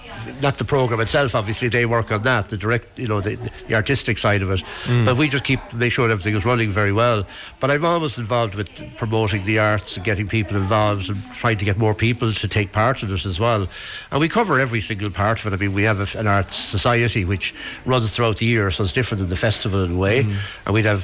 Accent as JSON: {"language": "English", "town": "Clifden", "region": "Connacht", "country": "Ireland", "tie": "born or raised there", "said": "I was born in Clifton, and this was where we lived when I was young, so I actually lived on this particular building."}